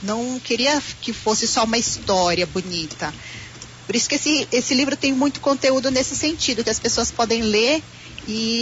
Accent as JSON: {"language": "Portuguese", "region": "Bahia", "country": "Brazil", "said": "sendo baiana e vivi, né, nesse meio rural"}